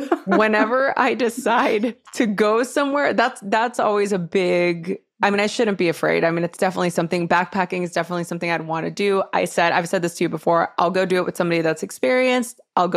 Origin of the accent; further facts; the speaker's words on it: California, United States; For the first time, even growing up in California, I'd never been to Yosemite before.